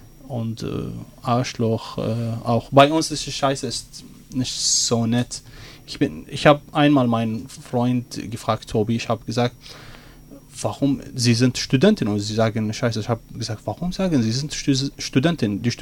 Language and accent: German; Baghdad, Baghdad Governorate, Iraq; German is a second language; moved away as an adult; Aber ich bin in Bagdad geboren, ich bin dort 29 Jahre dort